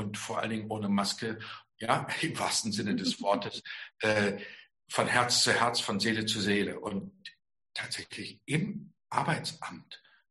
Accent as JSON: {"language": "German", "region": "Lower Saxony", "country": "Germany", "said": "Ich komme eigentlich aus der Gegend von Hannover-Hildesheim, bin in Himmelstür zur Schule gegangen"}